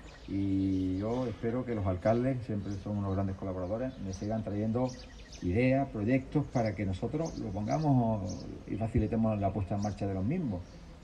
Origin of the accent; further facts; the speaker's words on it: Rincón de la Victoria, Andalusia, Spain; Mira que yo soy de Rincón de la Victoria, que soy de costa